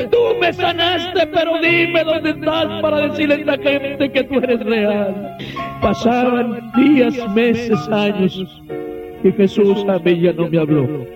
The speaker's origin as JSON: {"language": "Spanish", "town": "Valle Hermoso", "region": "Tamaulipas", "country": "Mexico", "tie": "born or raised there", "also_born_or_lived": "San Luis Potosí", "said": "mi padre decidió movernos del estado de San Luis al norte de la República Mexicana, al estado de Tamaulipas. Llegamos a la ciudad de Vallehermoso, Tamaulipas."}